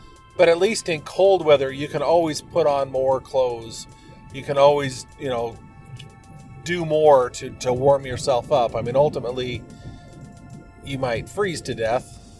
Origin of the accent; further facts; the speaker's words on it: Montana, United States; It's totally different than what I grew up with in Montana or being in California kind of heat.